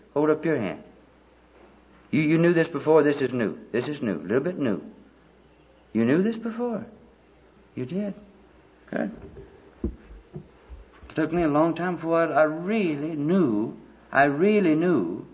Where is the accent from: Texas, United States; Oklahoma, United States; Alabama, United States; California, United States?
Alabama, United States; born or raised there